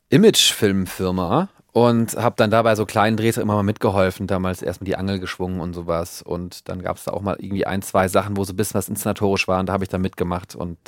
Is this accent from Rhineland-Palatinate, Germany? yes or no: yes; Berghausen, Rhineland-Palatinate, Germany; also born or lived in Speyer; In Berghausen, in Rheinland-Pfalz, in der von Speyer. Also einen Teil meiner Kindheit habe ich auf dem Dorf und dann in der kleinen Stadt Speyer verbracht.